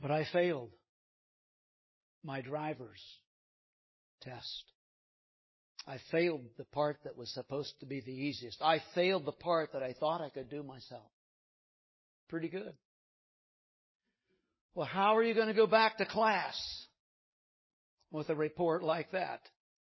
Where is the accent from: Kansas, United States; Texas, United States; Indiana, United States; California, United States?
Kansas, United States; We grew up in Kansas in the country, and in those days in Kansas, you could get your driver's license at 14 years old if you had a farm excuse.